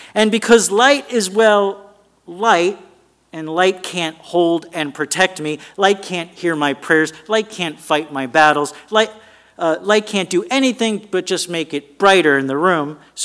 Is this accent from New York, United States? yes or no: yes; New York City, New York, United States; I grew up in New York City, and each neighborhood seemed to have some of these people.